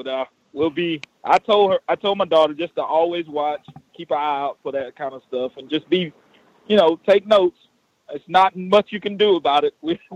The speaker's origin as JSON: {"language": "English", "region": "Alabama", "country": "United States", "said": "but I'm the father from Alabama that sent you the video of the teacher saying nigger."}